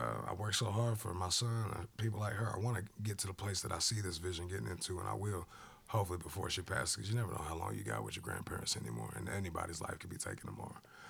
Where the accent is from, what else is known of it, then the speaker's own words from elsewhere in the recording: Cumby, Texas, United States; Bro, I'm from Cumby, Texas.